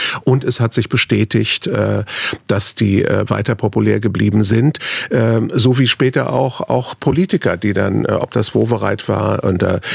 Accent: Germany; also born or lived in Riga, Latvia; ich hatte das Glück, dass ich dann Westdeutschland aufgewachsen bin und in eine Zeit in die 60er Jahre, wo ein großer Umbruch war gegen die konventionellen 50er Jahre.

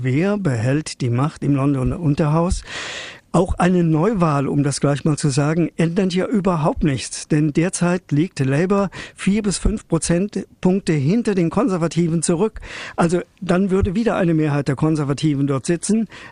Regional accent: Germany; wir kennen das als Deutsche, auch in Großbritannien blühende Landschaften in der Zukunft.

